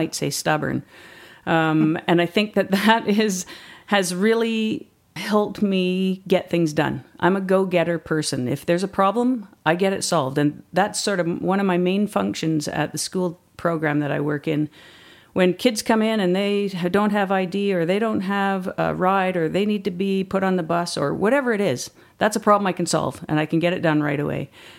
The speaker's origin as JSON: {"language": "English", "region": "Quebec", "country": "Canada", "tie": "born or raised there", "also_born_or_lived": "Ontario", "said": "I was born in Quebec, and we moved around lots of little mining towns in Ontario and Quebec because my dad was a mining engineer. And I met my husband in Kelowna in 1993, and we moved here in the spring of 94. So I think I've been here for 27 years."}